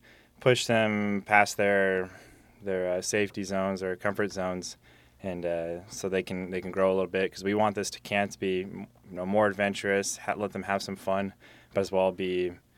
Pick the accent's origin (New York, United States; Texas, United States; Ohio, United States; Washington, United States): Washington, United States; Seattle; I'm from Seattle, Washington, so I'm a Northwest native, so this weather here and the whole green and the wet is home to me